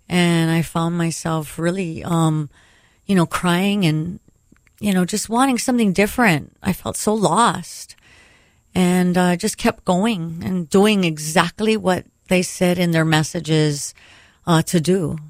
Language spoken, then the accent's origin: English; Pearl City, Hawaii, United States; I grew up here in Hawaii, in Pearl City and Aiea.